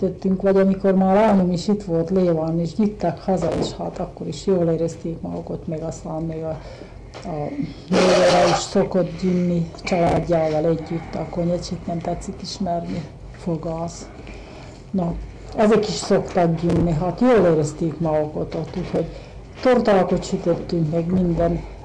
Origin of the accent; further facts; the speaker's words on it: Csata, Nitra Region, Slovakia; még a szülői házban laktunk otthon Csatán.